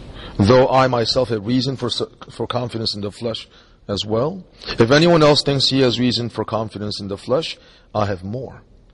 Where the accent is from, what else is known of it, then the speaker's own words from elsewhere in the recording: Philadelphia, Pennsylvania, United States; also born or lived in Korea / Delaware / New Jersey / New York; now in Nashville, United States; I was born in Korea, grew up in Philadelphia. I lived in Delaware, New Jersey, Pennsylvania, New York, Connecticut, Massachusetts, and England, and then here.